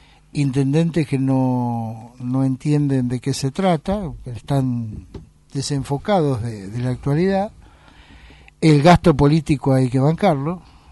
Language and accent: Spanish; Buenos Aires, Argentina; Soy porteño.